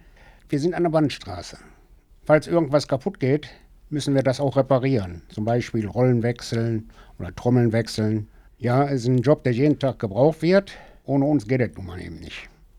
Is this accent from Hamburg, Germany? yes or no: no; Wesel, North Rhine-Westphalia, Germany; Ja, ich bin ein echter Weselaner. Ich bin im Wesel geboren und wohne immer noch im Wesel.